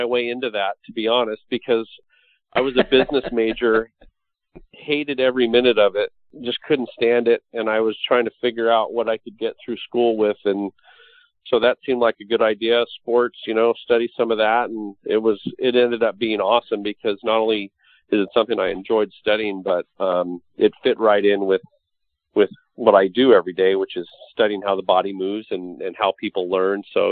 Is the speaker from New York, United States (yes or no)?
no; Los Angeles, California, United States; I grew up in Hollywood as a kid, so that was sort of standard operating procedure in Hollywood.